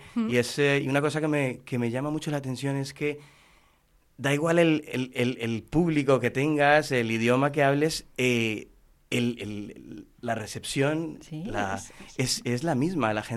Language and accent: Spanish; Colombia; now in Spain; terminé cantando en musicales aquí en España. Yo soy de Colombia